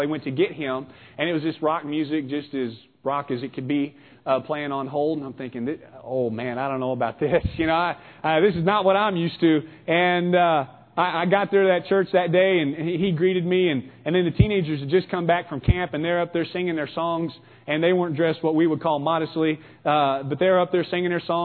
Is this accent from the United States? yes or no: yes; Lebanon, Missouri, United States; And that was my hometown. You know, we knocked on every door several times a year.